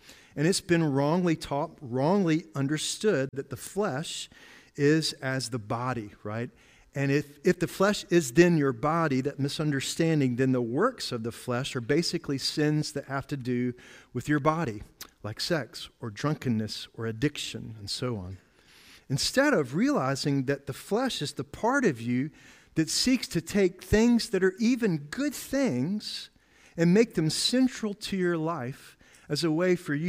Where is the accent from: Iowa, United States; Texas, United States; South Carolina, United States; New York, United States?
South Carolina, United States; now in Southwest Virginia, United States; I'm from South Carolina. That's definitely the South, but I think we're still in the South.